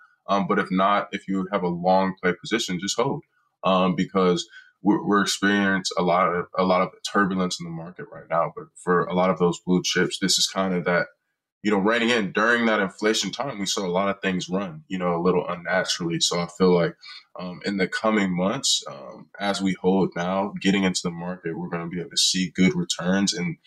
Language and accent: English; Cleveland, Ohio, United States; I'm actually born and raised in Cleveland, Ohio, but I came to Ohio State University as a student for college, and I've been here for about 4.5 years